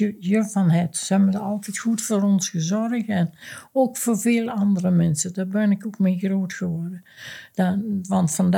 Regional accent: Duiven, Gelderland, Netherlands; also born or lived in Arnhem; Ik ben in Arnhem geboren en ben ik 3 jaar gebleven. En toen ben mijn vader en moeder weer terug. Hun kwamen allebei uit Duiven. En toen met hun weer terug naar ons huis.

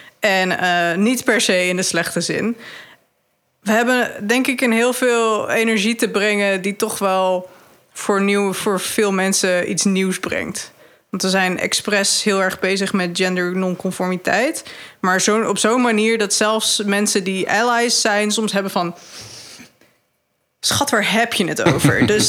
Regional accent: Delft, South Holland, Netherlands; wij komen uit Delft. We zijn volgens mij dit jaar de enige makers uit Delft die uitgenodigd zijn.

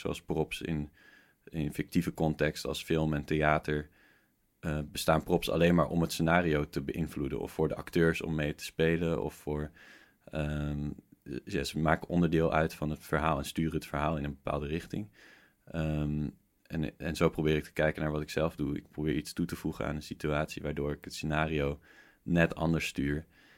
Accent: Netherlands; dat leek mij een beetje overdreven om daar sowieso als Nederlander naartoe te komen.

